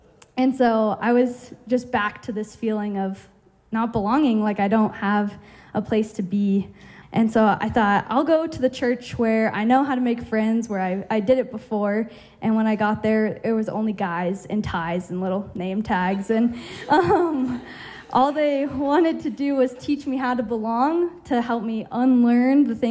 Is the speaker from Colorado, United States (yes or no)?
yes; Arvada, Colorado, United States; now in Boulder, United States; I grew up here in Colorado, just down the street in Arvada, and I've been in Boulder for a month now